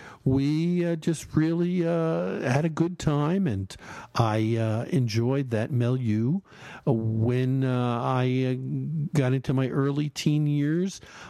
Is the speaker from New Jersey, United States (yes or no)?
yes; New Jersey, United States; I grew up in just outside of New York, in New Jersey.